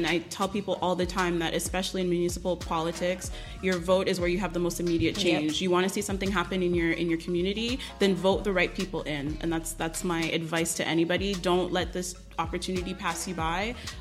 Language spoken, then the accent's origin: English; Montreal, Quebec, Canada; So I grew up in Little Burgundy, was born and raised there, lived most of my life there.